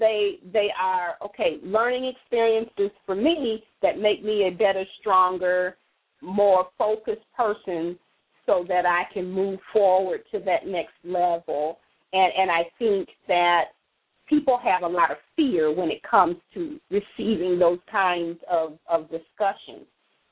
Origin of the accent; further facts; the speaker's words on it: Milwaukee, Wisconsin, United States; I got a caller from 414. That's my hometown, Milwaukee.